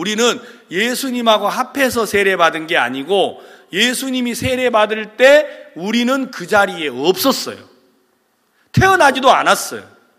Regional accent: South Korea; 우리는 유태인이 아니에요. 우리는 이방인이에요. 한국 사람이다.

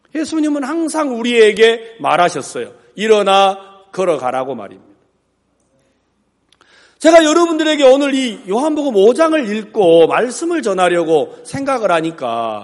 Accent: Wando, South Jeolla, South Korea; 전라남도 완도군 소한면 비자리 1169번지 하는 제가 섬에서 났습니다. 이제 완도도 섬인데 완도에서 배 타고 이제 요즘은 쾌속선이 생겼어요.

